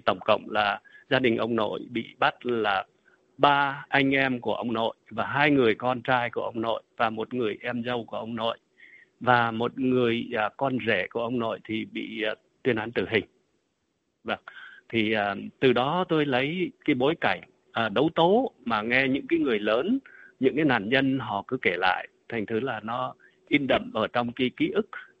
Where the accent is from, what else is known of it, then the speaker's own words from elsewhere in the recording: Northern Vietnam, Vietnam; now in United States; tôi thì sinh ra và lớn lên ở miền Bắc và cũng đi vượt biên từ miền Bắc vào năm 1981 và sang Hoa Kỳ định cư vào năm 1985.